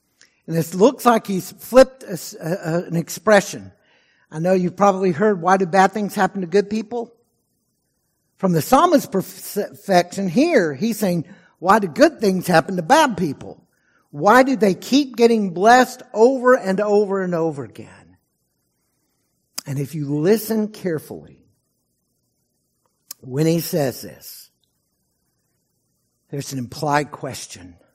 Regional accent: Texas, United States; I remember hearing one of the first cases in Texas, my home state's three strike laws

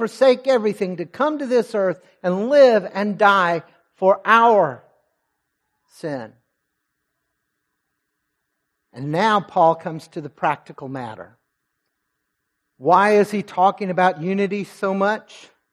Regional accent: Texas, United States; talked about a Fort Worth Star-Telegram news report, my home state, and it was a little bit disturbing.

